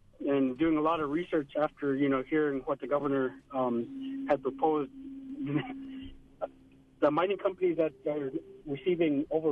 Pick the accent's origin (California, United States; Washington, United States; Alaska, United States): Alaska, United States; Bethel; Good morning. I'm from Bethel.